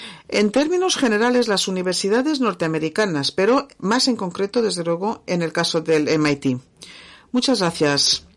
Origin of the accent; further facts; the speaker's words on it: Spain; Así que conozco bien los dos países, como español, claro